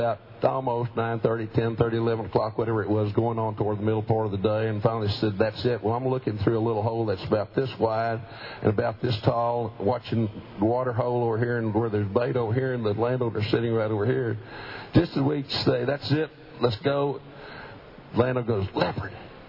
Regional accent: Texas, United States; I grew up in Colorado County, south of here, and very few deer. Didn't have any gun to shoot other than my granddad's single-shot shotgun.

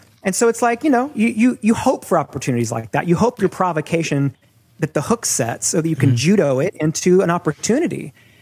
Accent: Tennessee, United States; especially with here in my home state of Tennessee

